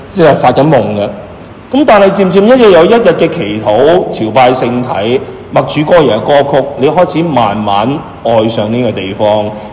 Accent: Toronto, Ontario, Canada; 我是来自加拿大的多伦多的，

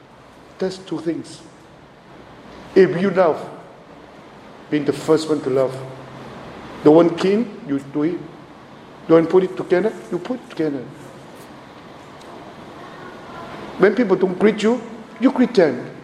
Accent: Hong Kong; English is a second language; moved away; also born or lived in Toronto, Canada; I was only priest from Hong Kong to work in the Archdiocese of Toronto for 6 years. You can imagine, no connection, no relatives, just by myself.

